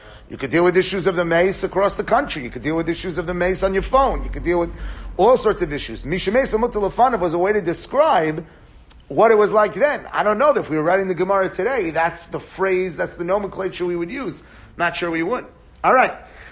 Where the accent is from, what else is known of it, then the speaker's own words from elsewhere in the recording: New York, United States; listen to me, I'm from New York, and I'd like to scream at someone.